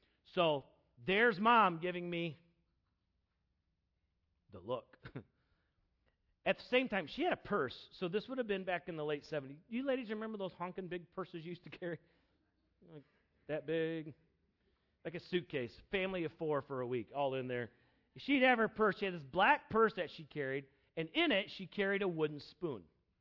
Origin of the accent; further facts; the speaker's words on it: South Carolina, United States; I'm from the South. I grew up in South Carolina, okay?